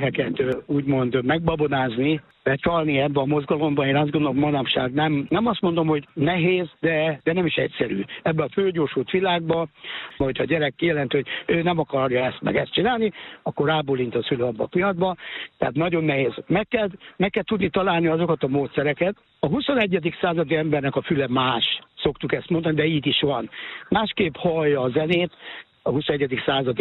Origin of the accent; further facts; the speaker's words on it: Hódmezővásárhely, Csongrád-Csanád, Hungary; a Hódmezővásárhelyen, születtem, és kisgyerekként is ott éltem